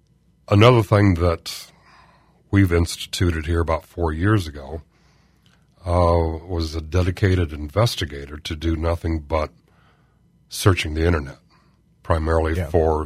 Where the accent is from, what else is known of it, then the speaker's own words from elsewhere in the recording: Galesburg, Illinois, United States; I was born and raised in Galesburg, and two houses away from where I was being raised at was a Galesburg police officer that always drove the three-wheel Harley Davidson.